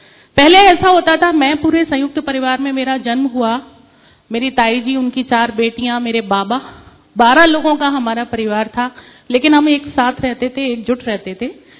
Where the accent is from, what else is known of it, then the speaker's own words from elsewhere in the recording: Gwalior, Madhya Pradesh, India; मैं ग्वालियर से हूँ